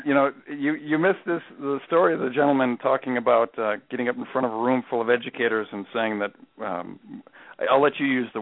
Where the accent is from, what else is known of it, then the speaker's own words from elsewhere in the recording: Wisconsin, United States; I was in my earlier days. I was in Wisconsin.